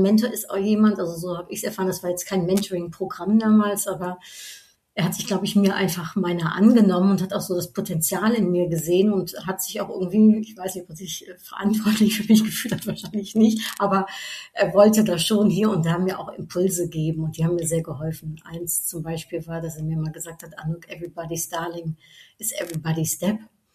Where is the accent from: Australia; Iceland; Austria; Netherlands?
Netherlands; German is a second language; Ich bin Niederländerin, ich glaube, dieser niederländische Pragmatismus, der spricht mich